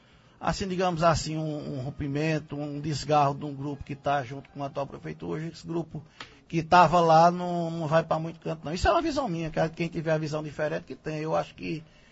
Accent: Northeast Region, Brazil; Porque a gente é nordestino, né

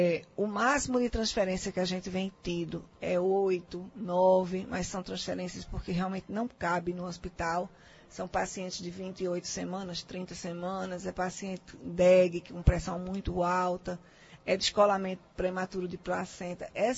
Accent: Recife, Pernambuco, Brazil; eu não sou daqui, Nil, sou de Recife, mas faz 15 anos que eu estou aqui.

